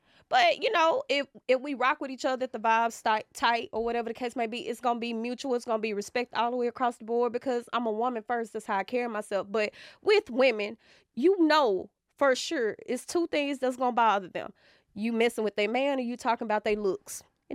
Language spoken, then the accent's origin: English; Mississippi, United States; I'm from the country. I'm from the Delta.